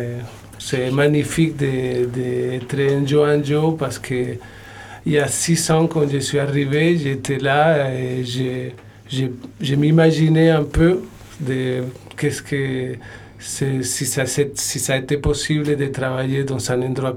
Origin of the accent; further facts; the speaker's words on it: Colombia; French is a second language; now in France; Et je viens de Colombie.